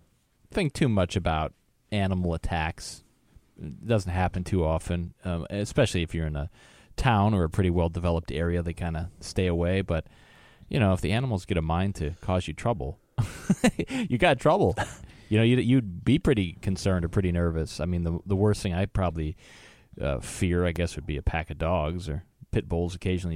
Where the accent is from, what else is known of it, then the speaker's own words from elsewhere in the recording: Wisconsin, United States; Well, like, I'm from Wisconsin, and the state animal is the badger.